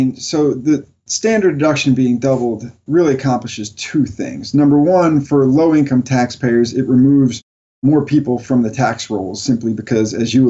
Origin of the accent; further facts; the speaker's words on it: Colorado, United States; now in New York, United States; Yeah, I'm from Colorado, so this is actually fairly balmy for me.